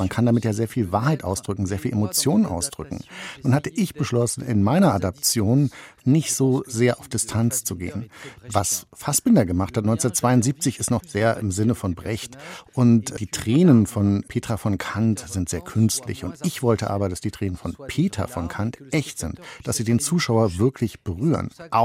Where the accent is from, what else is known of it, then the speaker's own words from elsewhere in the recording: France; German is a second language; ich wollte mit meiner Sensibilität als Franzose eben etwas anderes machen.